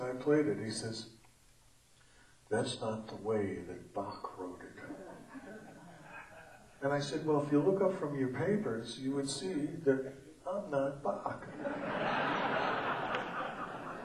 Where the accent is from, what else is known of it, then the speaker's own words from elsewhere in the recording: Queens, New York, United States; I come from New York, from Queens, New York. And where I lived, if you didn't go to college, you were a bum.